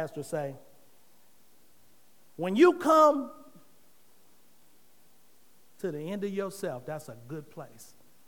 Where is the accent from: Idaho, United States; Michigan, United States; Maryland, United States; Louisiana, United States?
Michigan, United States; now in Georgia, United States; I ain't from Georgia. I'm a transplant from Michigan.